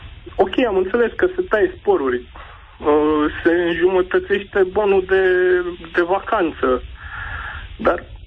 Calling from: Brașov, Brașov County, Romania; sunt din Brașov

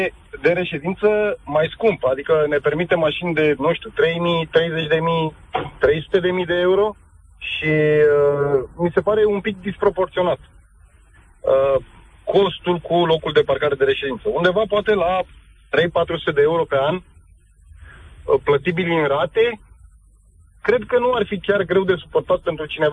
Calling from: Bucharest, Romania; Vă sunt din București.

